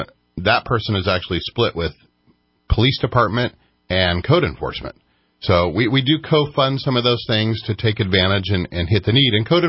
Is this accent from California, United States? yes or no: yes; California, United States; I grew up in the Bay Area. You know where we vacationed every year? Bernie Falls, Shasta County.